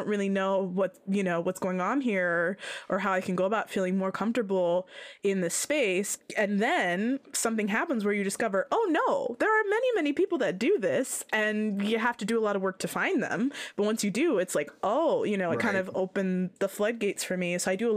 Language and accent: English; Phoenix, Arizona, United States; also born or lived in Denver; Obviously, again, growing up in Arizona, split between moving back and forth between Denver and Phoenix.